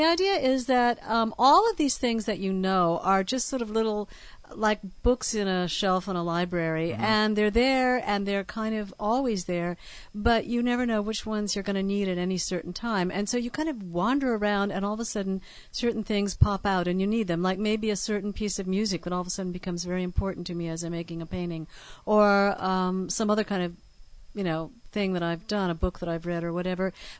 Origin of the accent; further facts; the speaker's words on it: Germany; I grew up partly in Germany, so I have that sensibility of that in my childhood